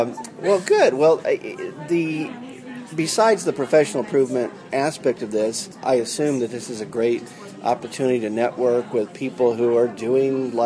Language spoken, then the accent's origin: English; Florida, United States; I'm from Florida originally, Minneapolis.